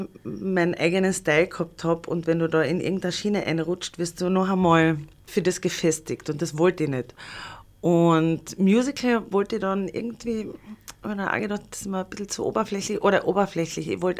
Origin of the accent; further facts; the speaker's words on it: Carinthia, Austria; first language sl; ich bin Kärntner Slowenin, wir sind in Kärnten eine Volksgruppe und ich bin slowenisch aufgewachsen und man kennt sich, alle kennen sich.